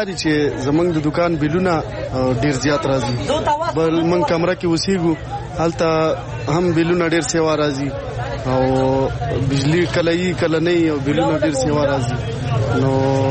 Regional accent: Dir, Khyber Pakhtunkhwa, Pakistan; زه خو د دیر یم

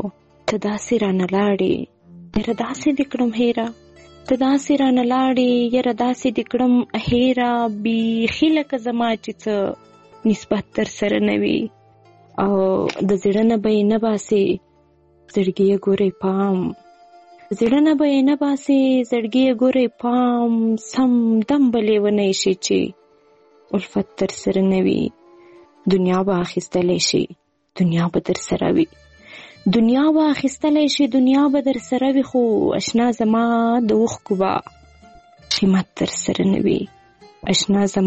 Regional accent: Quetta, Balochistan, Pakistan; born or raised there; also born or lived in Kandahar

